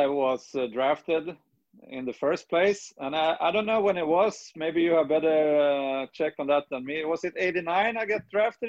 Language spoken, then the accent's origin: English; Sweden; I'm from Sweden